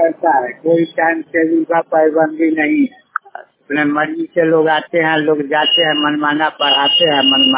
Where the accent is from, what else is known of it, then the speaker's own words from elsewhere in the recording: Mangauli, Bihar, India; हम मंगौली का रहने वाले।